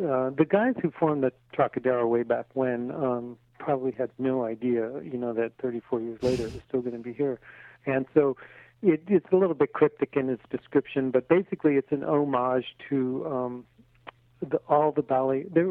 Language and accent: English; Los Angeles, California, United States; You know, I grew up in Los Angeles and studied with a woman named Patricia Denise